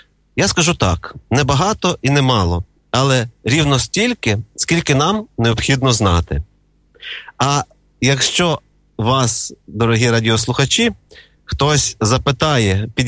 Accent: Ivano-Frankivsk, Ivano-Frankivsk Oblast, Ukraine; ну і в Франківську, моєму рідному місті

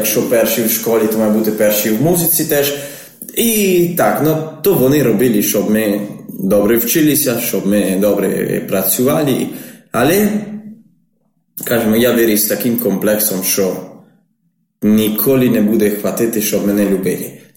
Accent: Perugia, Umbria, Italy; Ukrainian is a second language; moved away as an adult; now in Ukraine; я італієць, народився в Італії, в місті Перуджа. І там жив 20 років. Я з багатодітної сім'ї

